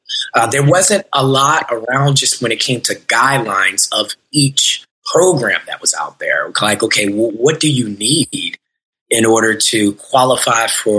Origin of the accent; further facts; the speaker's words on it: Maryland, United States; also born or lived in Georgia; now in Delray Beach, United States; I was raised in Maryland, and from Maryland, I was went to Georgia, and that's when I did a lot of real estate